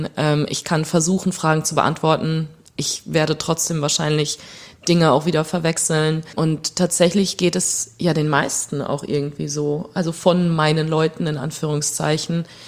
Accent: Germany; also born or lived in Soviet Union; Genau, ich bin da geboren. Für alle Plotdietschen Zuhörerinnen eventuell. Ich komme aus Dorf Nummer 4.

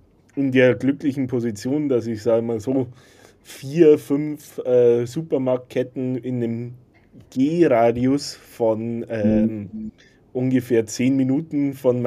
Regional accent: Bavaria, Germany; now in Ireland; so als Bayer

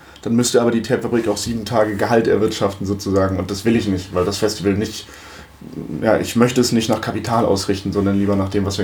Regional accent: Limburg an der Lahn, Hesse, Germany; Naja, wir sind ja hier aufgewachsen. Ich komme aus der Ecke Limburg, also Limburg an der Lahn, hier in Hessen.

